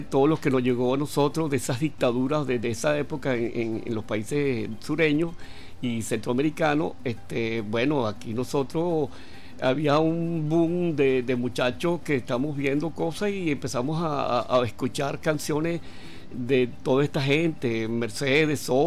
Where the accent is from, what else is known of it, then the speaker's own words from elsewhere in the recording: Caracas, Capital District, Venezuela; porque nosotros somos de las Lomas de Urdaneta, de Katia.